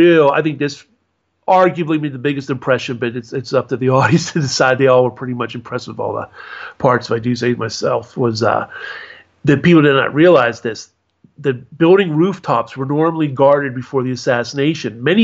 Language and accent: English; Pittsburgh, Pennsylvania, United States; we had the police the tops of rooftops in Pittsburgh, my hometown.